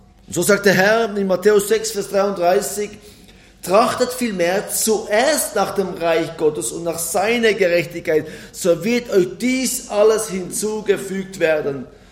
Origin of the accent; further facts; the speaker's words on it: Switzerland; Und eine grüne Aue bei uns in der Schweiz zu suchen, ist kein Problem.